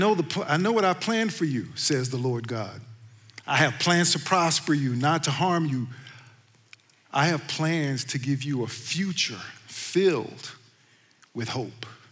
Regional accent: Hattiesburg, Mississippi, United States; I grew up in Hattiesburg, Mississippi, 60 miles from the Gulf of Mexico.

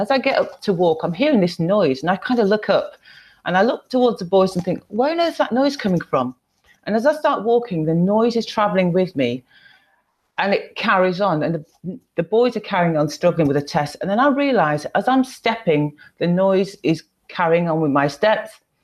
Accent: United Kingdom; So I'm from the UK, if you can tell by my accent.

